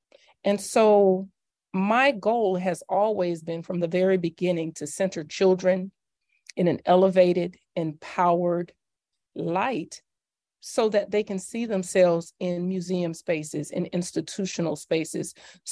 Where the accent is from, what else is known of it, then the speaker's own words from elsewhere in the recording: Atlanta, Georgia, United States; I'm from Atlanta.